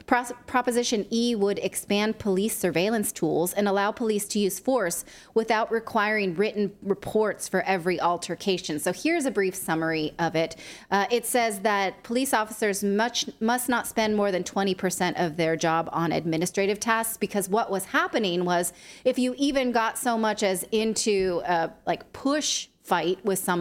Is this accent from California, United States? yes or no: yes; California, United States; I come from California. I'm crazy, but not like that, right?